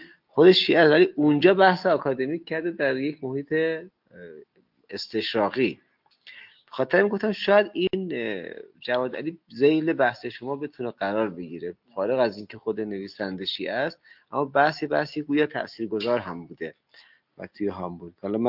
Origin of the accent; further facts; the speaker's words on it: Qom, Iran; ما از قم اومدیم